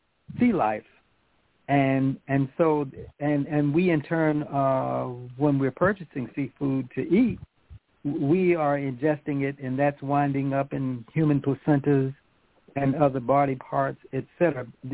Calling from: Atlanta, Georgia, United States; I'm calling from Atlanta, Georgia, and I want to thank you for a really, really informative program.

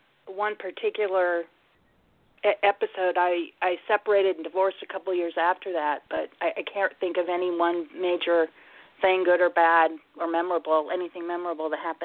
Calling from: Nebraska, United States; I'm calling from Nebraska.

